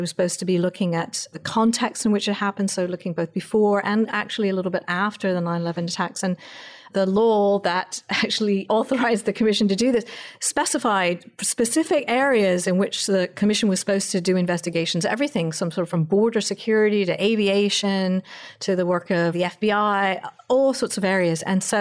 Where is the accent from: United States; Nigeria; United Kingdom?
United Kingdom; England; I'm an American, but I actually grew up in England.